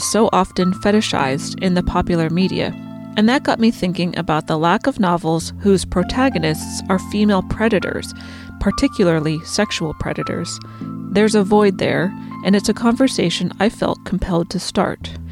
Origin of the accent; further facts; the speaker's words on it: New England, United States; Some of them were superficial, like we're both from New England